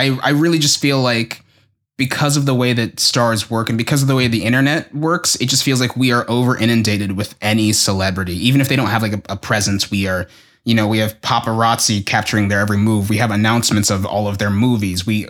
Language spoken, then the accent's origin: English; United Kingdom; even though I am British and have spent a lot of time around British people